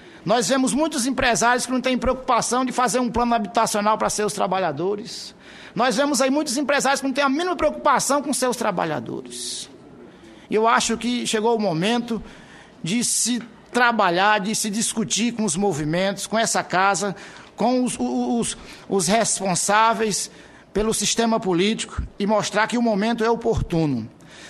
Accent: Piauí, Brazil; Lá no meu interior do Piauí, por exemplo, eu sei que eles receberão os benefícios.

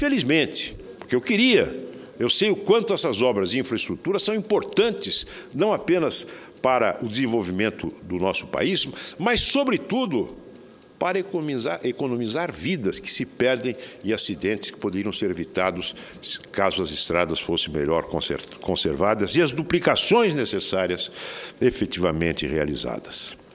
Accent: São José do Rio Preto, São Paulo, Brazil; a BR que passa na minha cidade natal, São José do Rio Preto.

